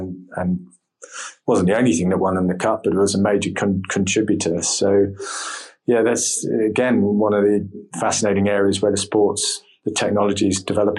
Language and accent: English; South West England, United Kingdom; I grew up in the West Country near Falmouth, and my parents had a small cruising boat.